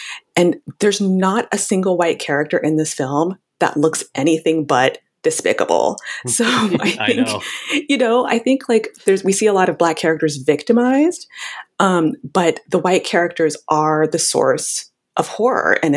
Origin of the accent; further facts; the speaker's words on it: Houston, Texas, United States; I grew up in Houston. We have these huge mega churches.